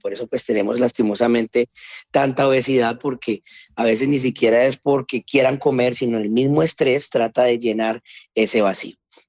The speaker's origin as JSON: {"language": "Spanish", "town": "Cali", "region": "Valle del Cauca", "country": "Colombia", "tie": "born or raised there", "said": "hoy me encuentro en mi tierra, Cali, Colombia. Así que estamos muy felices hoy por estar transmitiendo desde acá, poder acercarnos a las personas desde mi país natal."}